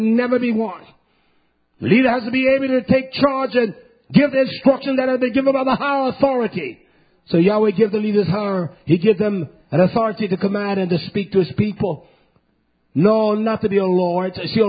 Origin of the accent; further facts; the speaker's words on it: North Carolina, United States; I'm from North Carolina, from a country little town.